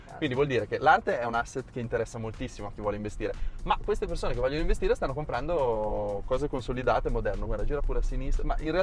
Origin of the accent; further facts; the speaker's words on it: Milan, Lombardy, Italy; Da milanese io non guido con la macchina a Milano perché mi incazzo troppo.